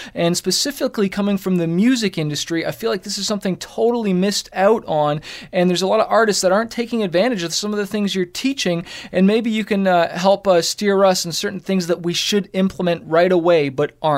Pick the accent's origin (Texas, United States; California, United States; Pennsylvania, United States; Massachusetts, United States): California, United States; I am from Orange County, California.